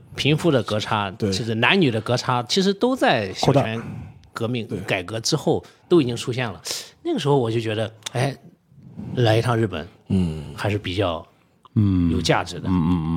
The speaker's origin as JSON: {"language": "Chinese", "country": "China"}